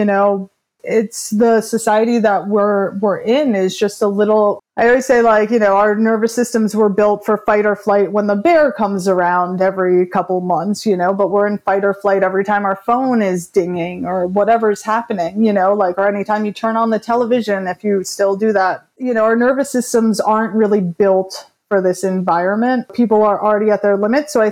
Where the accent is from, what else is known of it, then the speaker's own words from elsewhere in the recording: Brooklyn, New York, United States; I mean, I'm from Brooklyn. I grew up on pizza and bagels.